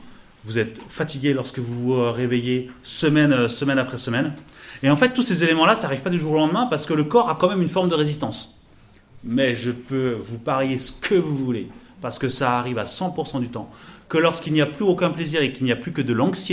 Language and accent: French; South Korea; je n'ai d'origine ni de France ni de Suisse. Je suis de Corée du Sud.